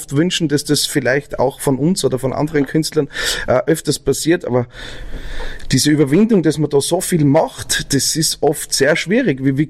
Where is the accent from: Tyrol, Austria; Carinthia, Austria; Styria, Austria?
Styria, Austria; born there; now in Zell am See, Austria; ich jetzt in Zell am See als gebürtiger Steirer.